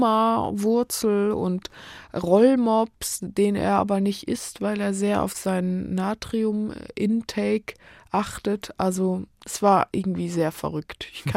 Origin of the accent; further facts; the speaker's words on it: Switzerland; Na, der Vorteil, würde ich sagen, war, dass ich als Schweizerin eine extrem strenge und präzise Grundbildung